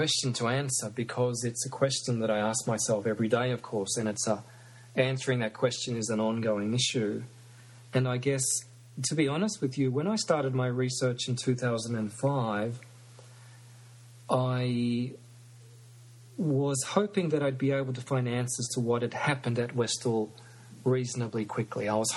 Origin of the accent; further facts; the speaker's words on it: Australia; being an Australian, being a member, a citizen of this country, which I certainly consider to be a very vibrant and quite successful democracy